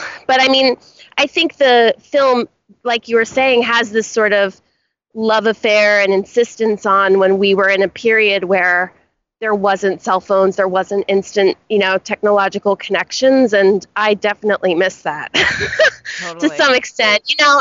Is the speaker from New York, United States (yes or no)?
yes; New York, United States; I grew up in New York in that time, the same time period of the film